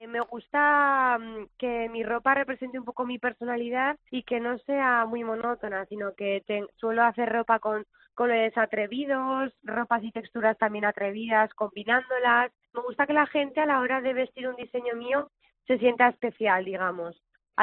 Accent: Torrijos de la Cañada, Castilla-La Mancha, Spain; Igual que en mi pueblo, en Torrijos de la Cañada, este agosto pasado hice un desfile

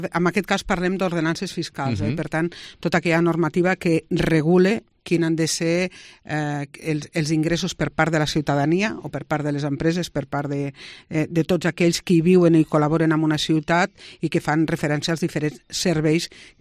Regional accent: Lleida, Catalonia, Spain; som gent de Lleida

